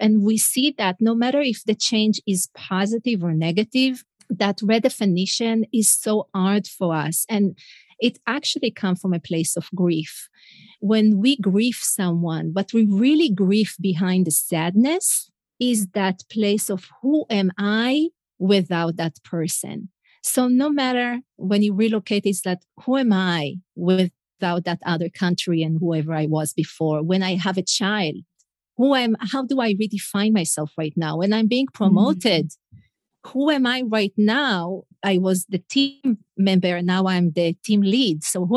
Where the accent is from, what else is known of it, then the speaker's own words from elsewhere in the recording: Israel; first language Hebrew; English is a second language; now in United States; And I blogged about being an Israeli mom in the US, nothing fancy. I blogged in Hebrew, my first language, not in English